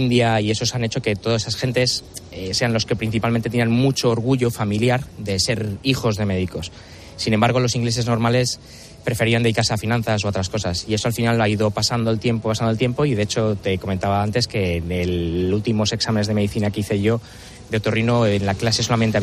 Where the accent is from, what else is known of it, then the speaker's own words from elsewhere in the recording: Spain; Yo soy español, se podría decir, que es como más olive